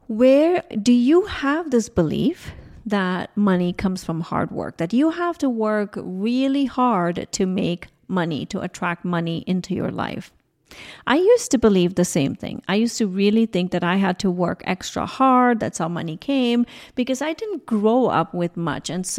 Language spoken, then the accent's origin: English; India; I grew up in India, right?